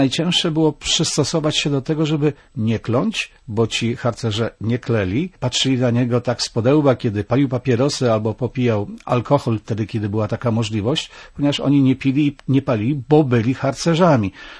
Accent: Pomeranian Voivodeship, Poland; No, ja jestem Kaszubą, stąd wiem, że u nas na Kaszubach osoba z zewnątrz przyjmowana jest początkowo dość nieufnie

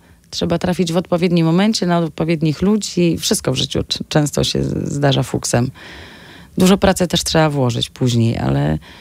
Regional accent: Kromolin, Lower Silesian Voivodeship, Poland; also born or lived in Kłodzko; A wychowywałam się w Kromolinie

